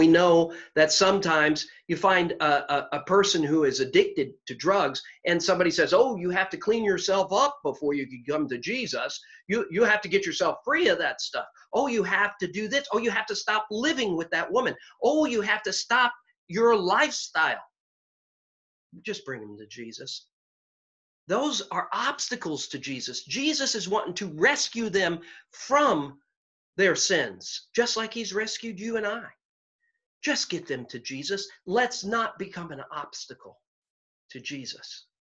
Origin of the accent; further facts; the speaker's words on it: Chicago, Illinois, United States; We're both from Chicago. We're both from the South Side, and we're both from the Little Village area and Trumbull Street. In fact, we're from the same city block.